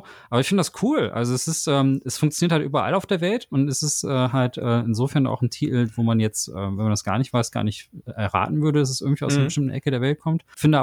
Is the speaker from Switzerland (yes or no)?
no; Thailand; Finde ich ja total cool, dass es aus meinem Heimatland kommt.